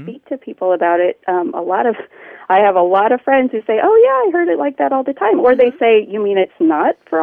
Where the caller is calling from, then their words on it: Tacoma, Washington, United States; I'm calling from Tacoma, Washington.